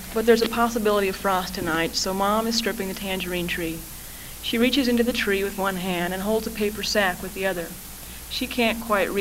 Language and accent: English; Phoenix, Arizona, United States; but then this half the neighborhood I grew up with in Phoenix showed up